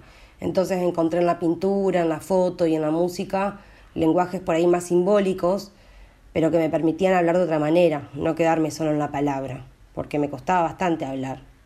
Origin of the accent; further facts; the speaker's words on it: Entre Ríos, Argentina; born there; nací hace 28 años en Entre Ríos.